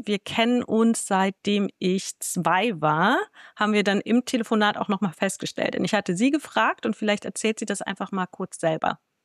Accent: Wernigerode, Saxony-Anhalt, Germany; moved away as an adult; Wir sind beide in Wernigerode aufgewachsen. Ich bin dann nach dem Abi weggezogen.

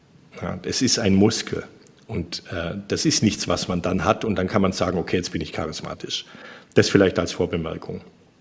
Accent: Baden-Württemberg, Germany; ich bin ja ein gebürtiger Schwabe.

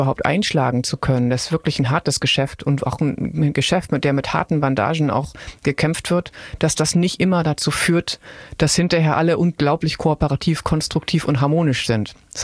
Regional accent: Northern Germany, Germany; ich bin aus Norddeutschland, protestantisch gepflegt.

